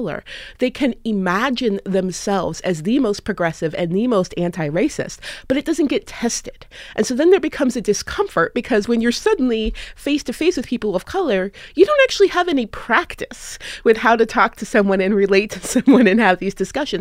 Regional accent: Seattle, Washington, United States; I grew up in Seattle, Washington, which is a very progressive city. It's also a very white city.

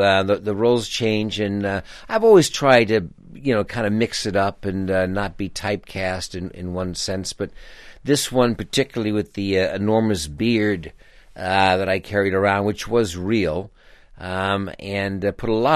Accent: New York, United States; also born or lived in New Brunswick, New Jersey; I grew up in New York. A lot of people think because of my father that I grew up in Los Angeles, but I grew up in New York.

